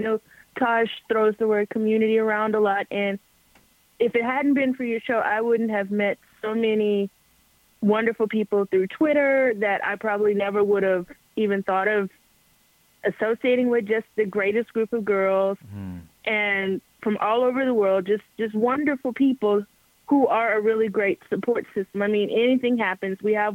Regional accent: Beaumont, Texas, United States; I said I was from Texas, and all three of them said in complete unison, "Oh, you're from Houston." And I was like, "No, sir, I'm from Beaumont."

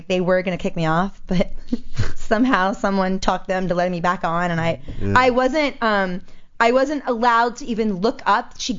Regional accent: United States; I'm American.

